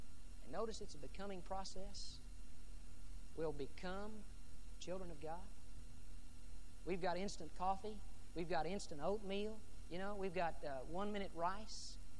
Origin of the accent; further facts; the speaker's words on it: Corpus Christi, Texas, United States; I grew up in Corpus Christi, and I love Mexican food.